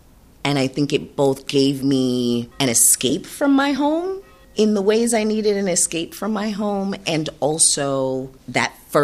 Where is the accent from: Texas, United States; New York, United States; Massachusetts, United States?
New York, United States; New York City; I grew up in New York City in the 1980s and 1990s, and all that came with that.